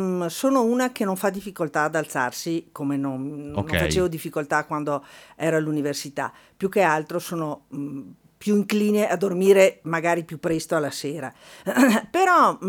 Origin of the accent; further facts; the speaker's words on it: Valdobbiadene, Veneto, Italy; Io sono originaria di Valdobbiadene